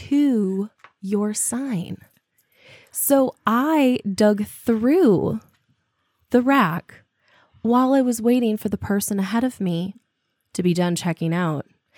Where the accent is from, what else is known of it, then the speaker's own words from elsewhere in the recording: United States; Okay, but that's okay, because we're American and we have, you know, the St. Croix River.